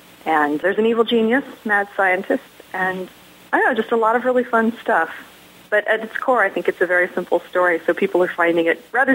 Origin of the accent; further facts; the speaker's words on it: Florida, United States; also born or lived in Tennessee, United States; now in Seattle, United States; I actually moved there from Tennessee. And I'm from Florida originally